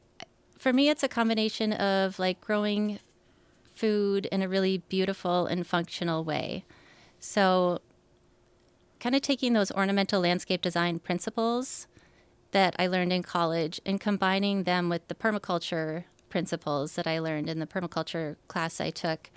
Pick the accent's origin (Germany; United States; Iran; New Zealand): United States; Wisconsin; Here I am now, back in my home state of Wisconsin. I've been here about 8 years or so.